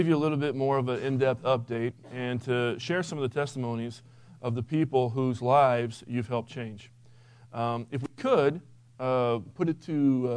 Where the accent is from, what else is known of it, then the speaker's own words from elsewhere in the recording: California, United States; I'm not Russian. I didn't grow up in Russia. I grew up in the North Bay area near Santa Rosa, California.